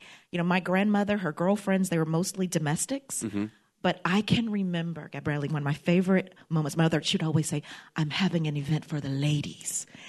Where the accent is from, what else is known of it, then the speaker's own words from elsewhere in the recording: Mississippi, United States; yes, I'm from Mississippi, and I know New Yorkers probably have a lot of ideas about Mississippi, but I never missed a meal.